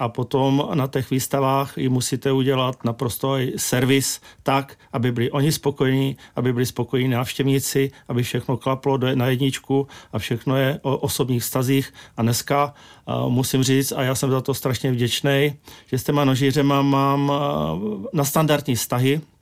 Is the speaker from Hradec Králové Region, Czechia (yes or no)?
yes; Hradec Králové, Hradec Králové Region, Czechia; z Hradce Králové a prosím vás, nepřišli byste vystavovat do Hradce